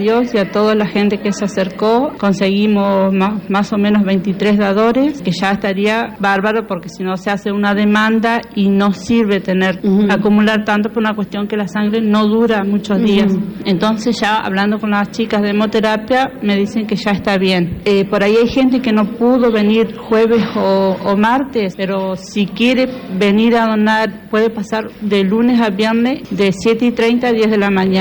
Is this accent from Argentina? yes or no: yes; Ubajay, Entre Ríos, Argentina; Nosotros somos de Ubajay, departamento Colón